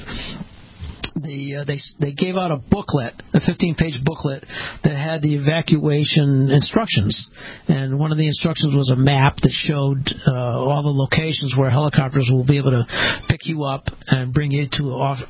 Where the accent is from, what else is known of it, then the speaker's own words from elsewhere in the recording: Northeast, United States; You know, I'm from the Northeast, so I want to see snow. I want to see Christmas lights.